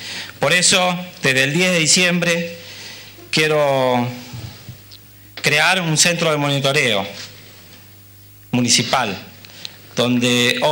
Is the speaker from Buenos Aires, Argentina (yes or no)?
yes; Alvear, Buenos Aires, Argentina; que estemos 10 minutos para explicarle que somos de Alvear y que queremos hacer la denuncia.